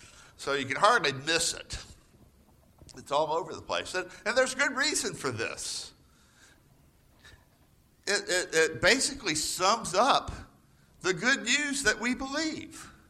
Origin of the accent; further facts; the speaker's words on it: the South, United States; especially if you go down south where I grew up in the Bible Belt.